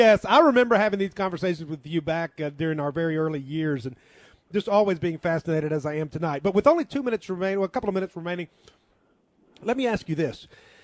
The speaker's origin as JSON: {"language": "English", "country": "United States", "said": "So I'm an American, and two Americans in front of me"}